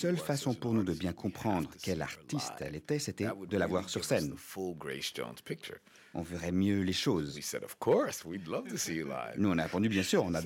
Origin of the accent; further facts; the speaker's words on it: France; Non, non, non, on dit chic, on est français.